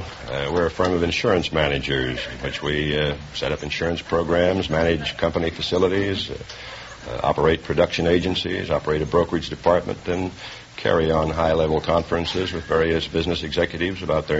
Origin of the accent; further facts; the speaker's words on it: Sedalia, Missouri, United States; Sedalia, Missouri.